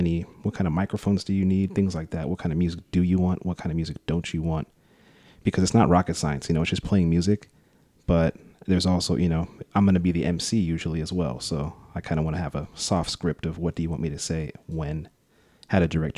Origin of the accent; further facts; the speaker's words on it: Tacoma, Washington, United States; I'm from Tacoma. Been here since I was 8 years old.